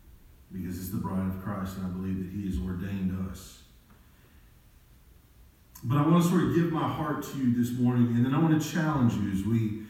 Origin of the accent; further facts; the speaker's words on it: Tuscaloosa, Alabama, United States; And so my family is all from the great state of Alabama. We are from God's country over in Tuscaloosa.